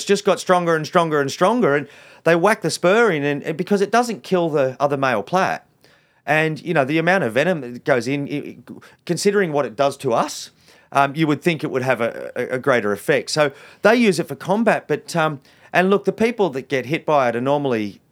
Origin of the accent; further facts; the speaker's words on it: Sydney, New South Wales, Australia; I grew up in Western Sydney, you know, 40 kilometres from where we are right now in Greystanes. And so you wouldn't exactly say I grew up in the wildest place.